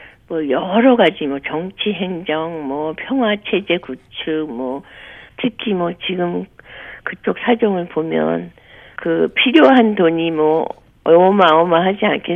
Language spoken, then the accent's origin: Korean; South Korea; 한국 사람으로서 제 개인적인 생각은